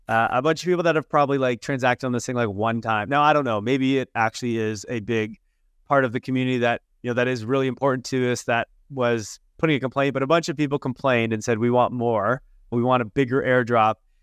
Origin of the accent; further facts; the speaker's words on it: Canada; I'm Canadian, so I can't use Binance.